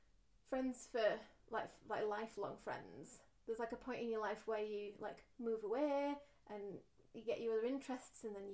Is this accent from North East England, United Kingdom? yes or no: no; Yorkshire and the Humber, United Kingdom; So, we're both from South Yorkshire.